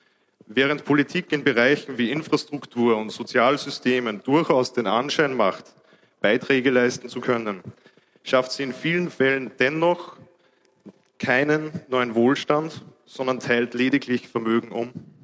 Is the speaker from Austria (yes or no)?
yes; Austria; Ich komme aus Österreich, bin 26 Jahre alt